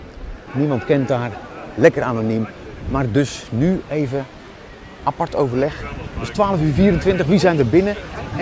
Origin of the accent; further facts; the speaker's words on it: Katwijk aan Zee, South Holland, Netherlands; Wij komen uit Katwijk aan Zee en we laten niet met ons sollen.